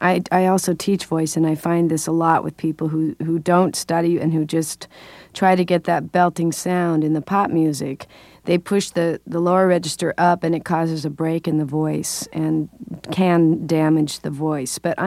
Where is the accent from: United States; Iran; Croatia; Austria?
United States; Pasadena, California; also born or lived in Boston; I studied at New England, in New England Conservatory in Boston, after spending a few years in my hometown in Pasadena, California, studying privately.